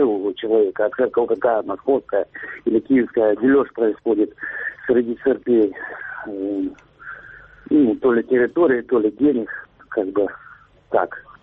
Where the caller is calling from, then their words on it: Sloviansk, Donetsk Oblast, Ukraine; Здравствуйте, город Славянск